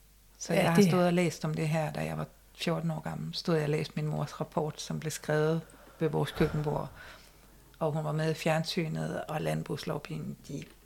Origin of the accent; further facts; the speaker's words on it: Malling, Central Denmark Region, Denmark; jeg voksede op i Malling, hvor min mor også lavede børnehaven og sådan noget, og vi løb frit rundt på markerne og vejene, og vi kendte alle, der var inde i husene